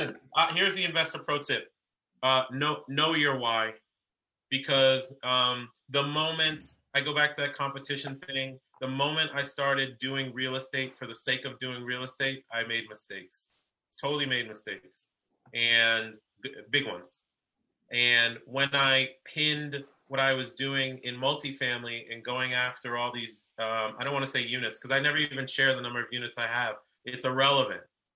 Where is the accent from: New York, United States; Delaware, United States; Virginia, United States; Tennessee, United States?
New York, United States; Queens; born there; If you go up to New York City, where I'm born, by the way, I was born in Queens